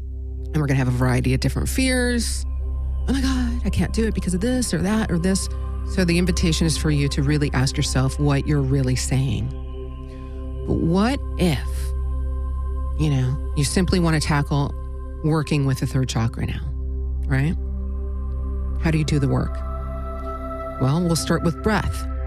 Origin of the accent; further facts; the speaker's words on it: Alaska, United States; And mind you, I grew up in Alaska. So, you know, getting people up there was like a challenge.